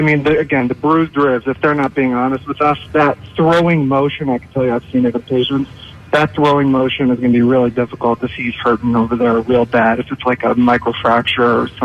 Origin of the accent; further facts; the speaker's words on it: Chicago, Illinois, United States; moved away as an adult; I was born and raised in Chicago. Moved here from medical school a few years ago.